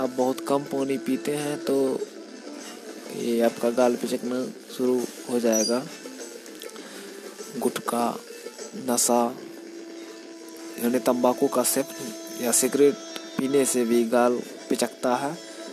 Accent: Arajpur, Bihar, India; मैं बिहार से हूँ। पहले मैं अपना परिचय बता रहा हूँ। मैं बिहार से मधेपुरा जिला में अरजपुर गांव से बोल रहा हूँ।

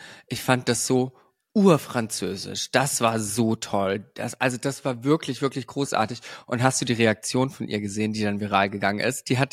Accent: Germany; Also wir sind einfach sehr unbeliebt im Rest der Welt als Deutsche.

